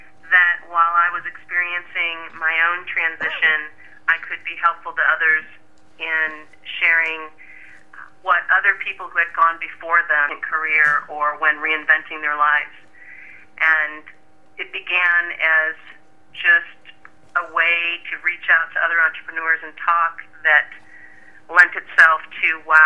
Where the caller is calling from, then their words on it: Suttons Bay, Michigan, United States; I'm calling from Sutton's Bay, Michigan.